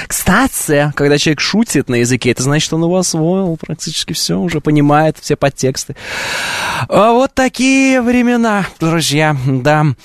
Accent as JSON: {"language": "Russian", "region": "Moscow", "country": "Russia", "said": "Я русский! Я из России! Я из Москвы!"}